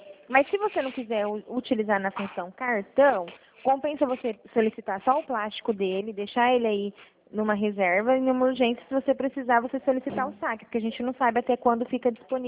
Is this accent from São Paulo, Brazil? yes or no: yes; Dracena, São Paulo, Brazil; Eu sou daqui da cidade de Dracena